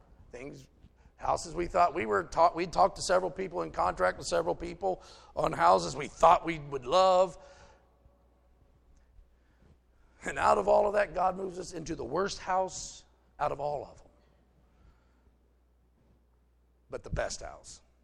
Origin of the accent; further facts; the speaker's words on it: West Virginia, United States; Y'all think I'm kidding. I'm from West Virginia. I'm not lying.